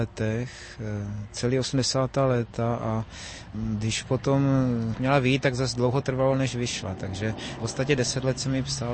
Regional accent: Valašské Meziříčí, Zlín Region, Czechia; Pocházím z Valašského Meziříčí, ale můj otec se narodil v Osové Bytýšce, což je kousek od Tasova. A Moje maminka pochází z Bystřice pod Hostýnem

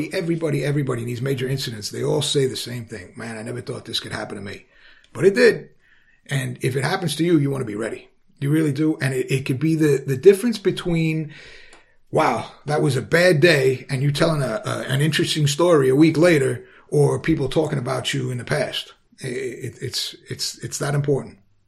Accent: Queens, New York, United States; I grew up in Queens and the culture there is very much nobody had a gun.

